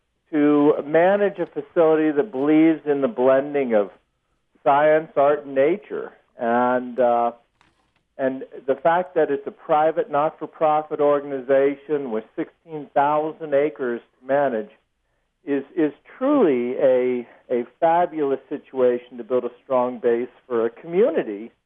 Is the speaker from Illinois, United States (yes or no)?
no; Dayton, Ohio, United States; also born or lived in Southern California; now in Louisville, United States; But I was also born and raised in Dayton, Ohio. And so I spent some of my youth in Louisville and surrounding areas, birding and botanizing and spelunking.